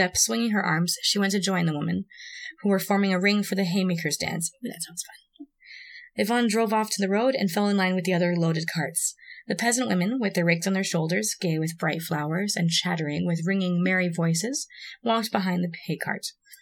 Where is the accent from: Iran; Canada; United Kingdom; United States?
Canada; So, it's not my fault. I am Canadian.